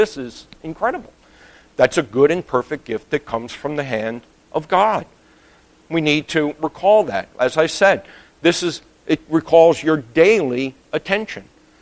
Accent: Bronx, New York, United States; I was like, "No, I'm from the Bronx. Forget about milking cows."

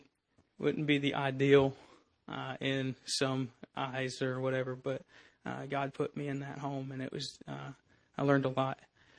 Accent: Jessup, Georgia, United States; Good morning. … I'm from Jessup, Georgia.

